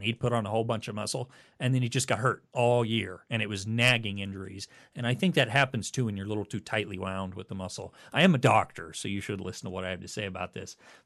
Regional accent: Missouri, United States; I mean, I love Ray Lankford. I grew up in Missouri, and he was just everywhere.

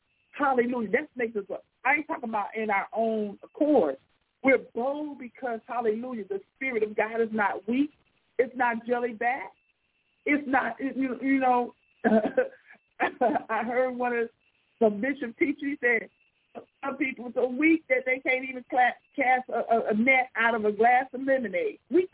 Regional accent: Benton Harbor, Michigan, United States; Now, I grew up in Benton Harbor, Michigan

